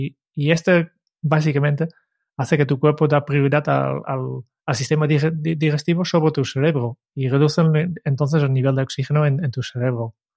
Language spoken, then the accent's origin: Spanish; Netherlands; Spanish is a second language; Yo tengo la suerte que soy holandés